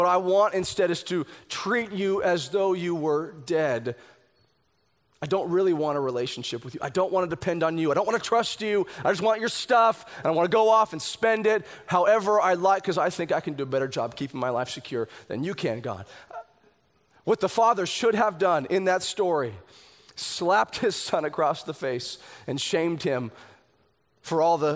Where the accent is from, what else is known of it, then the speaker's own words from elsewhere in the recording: United States; I'm an American. I have so much.